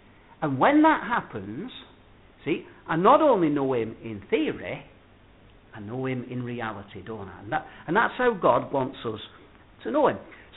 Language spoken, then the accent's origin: English; Bolton, North West England, United Kingdom; Well, I'm from Bolton, you see, and it don't always come across perhaps as it should.